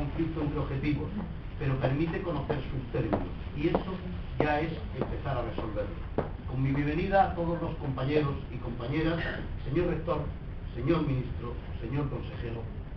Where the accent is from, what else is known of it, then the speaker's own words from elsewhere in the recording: Andalusia, Spain; como ciudadano, como andaluz, como universitario